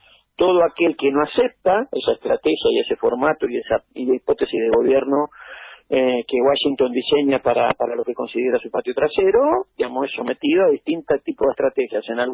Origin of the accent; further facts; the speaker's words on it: Argentina; Siempre es válido recordar para nosotros como argentinos